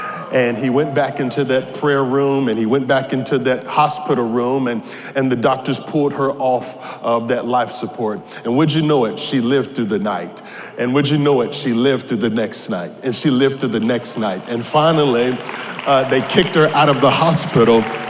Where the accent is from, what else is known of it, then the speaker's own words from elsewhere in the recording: Creedmoor, North Carolina, United States; I am from North Carolina, a small town right outside of Raleigh-Durham named Creedmoor. And it is a bustling metropolitan city of about 1,400 people.